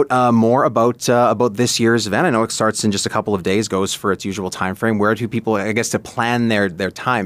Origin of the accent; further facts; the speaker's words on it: Saskatoon, Saskatchewan, Canada; One of my favorite things about the Fringe, too, as of being like born and raised in Saskatoon